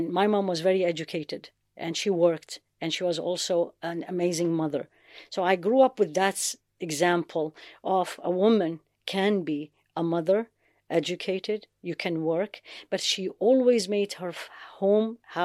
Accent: Baghdad, Baghdad Governorate, Iraq; I grew up in Baghdad, actually.

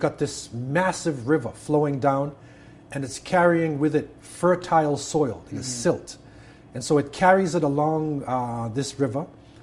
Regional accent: United States; growing up in America as an African-American, I began to question my roots from an early age.

